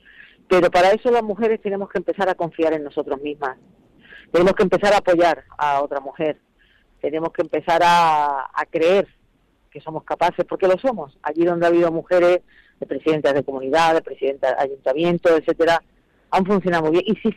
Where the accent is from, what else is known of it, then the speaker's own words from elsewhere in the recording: Madrid, Community of Madrid, Spain; Los madrileños somos muy aficionados a caminar por la ciudad.